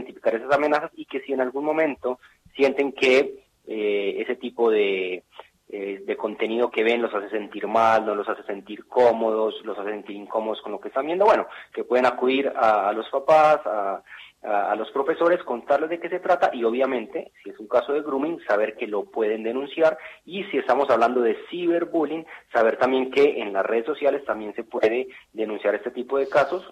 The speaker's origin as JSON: {"language": "Spanish", "country": "Colombia", "moved": "yes", "lives_now": "Argentina", "said": "colombiano, pero bueno, ya llevo bastante tiempo viviendo acá en Argentina"}